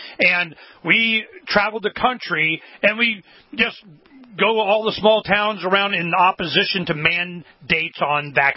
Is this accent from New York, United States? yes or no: no; Phoenix, Arizona, United States; for the audience that doesn't know, we're from Phoenix